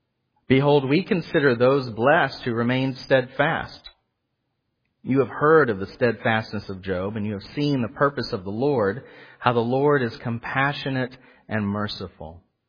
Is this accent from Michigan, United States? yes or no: no; Oklahoma, United States; I grew up in Oklahoma, so I know a little bit about it.